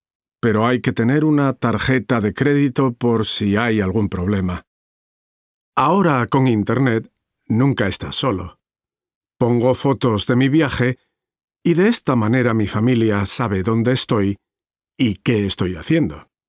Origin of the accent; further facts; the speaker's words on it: Ecuador; moved away as an adult; now in Spain; Hace 5 años me fui de Ecuador. Tenía un trabajo de oficina que no me gustaba mucho.